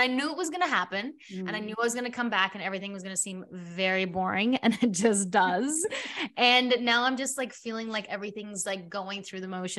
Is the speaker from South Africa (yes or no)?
yes; South Africa; now in Australia; like my parents, we immigrated from South Africa, came to Australia, my dad had to start over and he had to like build a future